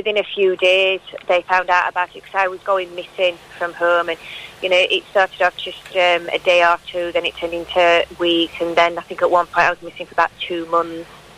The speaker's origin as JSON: {"language": "English", "town": "Rotherham", "region": "Yorkshire and the Humber", "country": "United Kingdom", "tie": "born or raised there", "said": "We know now that there was at least 1,510 other children like myself. And that's just in my hometown. Of course, it's in just a problem for Rotherham."}